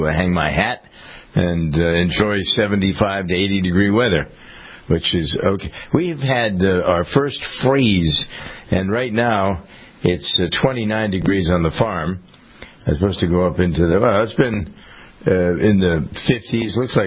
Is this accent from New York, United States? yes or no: no; Framingham, Massachusetts, United States; the guy in charge of our detective bureau here in my hometown of Framingham, we talked for about an hour about what the crime rate is here and how it has changed, because we both grew up in Framingham.